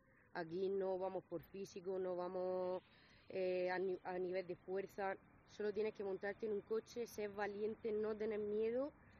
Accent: Lorca, Region of Murcia, Spain; yo ahora mismo soy la única de Lorca

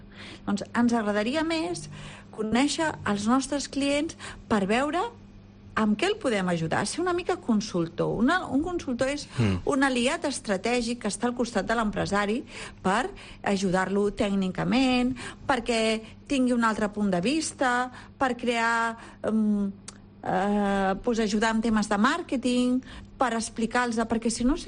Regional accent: Martinet de la Cerdanya, Catalonia, Spain; jo sóc de Martinet de la Cerdanya i vaig tots els dimecres i tots els dijous, i per tant no sóc andorrana

